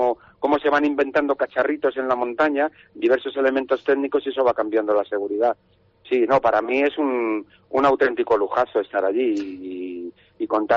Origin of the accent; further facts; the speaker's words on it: Madrid, Community of Madrid, Spain; born there; also born or lived in Benasque; yo nací en Madrid, pero Benasque es mi pueblo, siempre ha sido mi pueblo.